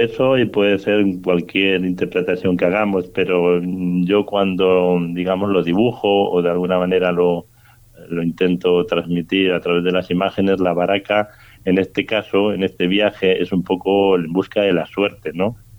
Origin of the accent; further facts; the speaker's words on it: Balearic Islands, Spain; now in Senegal; empecé a vivir en Senegal. Y tengo el vínculo con Mallorca porque soy de aquí, de Mallorca, y viven mis padres aquí.